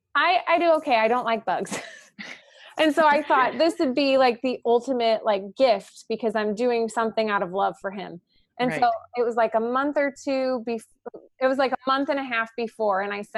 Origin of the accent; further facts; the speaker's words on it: St. Louis, Missouri, United States; where I grew up in St. Louis, Missouri, and it's a big Catholic city.